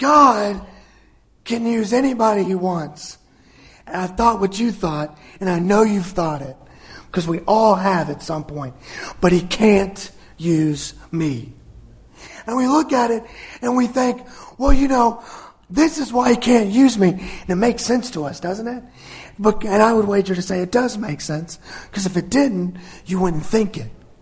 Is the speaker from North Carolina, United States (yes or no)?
yes; Aberdeen, North Carolina, United States; born there; So I was born in North Carolina. Please don't hold that against me if you're going to hold it against me. I was born in North Carolina, lived in, y'all are going to like this, I bet. I lived in Aberdeen, North Carolina.